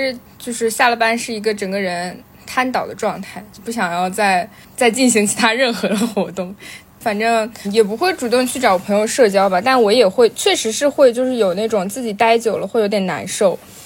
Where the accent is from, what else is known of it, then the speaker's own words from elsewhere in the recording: Shandong, China; 我是山东人你知道吗，然后山东著名的酒桌文化你们晓得吧